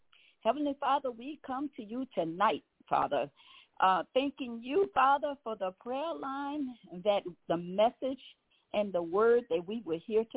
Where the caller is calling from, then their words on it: Baton Rouge, Louisiana, United States; I'm calling from Baton Rouge, Louisiana.